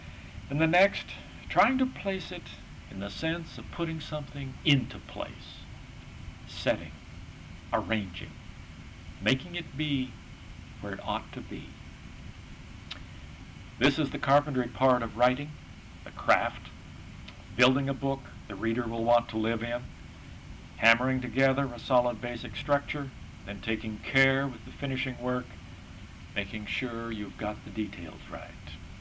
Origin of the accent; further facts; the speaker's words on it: United States; I come from a place. I originate, as an American, from a place in a specific rural Western sense of the word.